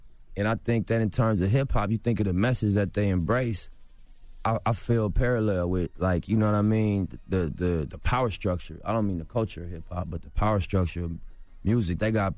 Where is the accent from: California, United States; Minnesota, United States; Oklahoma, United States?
California, United States; Los Angeles; I'm from L.A., bro. I'm from Rolling 60s.